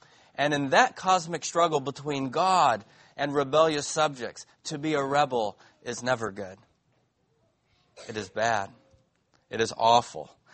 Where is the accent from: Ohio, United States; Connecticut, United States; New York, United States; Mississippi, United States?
Mississippi, United States; if you're like me and you're from the South, the word rebel is a good thing. Where I grew up in Mississippi, we love rebels